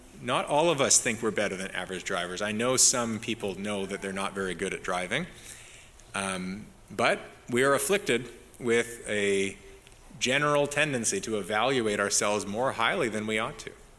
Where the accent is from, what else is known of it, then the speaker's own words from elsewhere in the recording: Canada; I was growing up in Canada where no one knows how to play basketball.